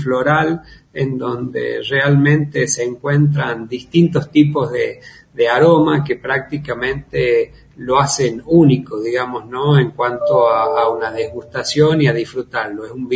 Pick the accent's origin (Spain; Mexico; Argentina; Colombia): Argentina; La Rioja; en el noroeste de nuestro país, que está La Rioja, de donde soy originario